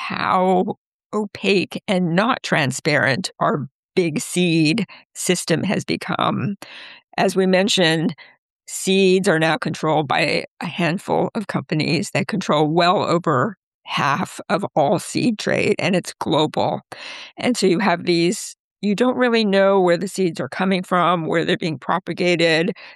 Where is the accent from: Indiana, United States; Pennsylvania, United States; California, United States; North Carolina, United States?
California, United States; I grew up in Southern California.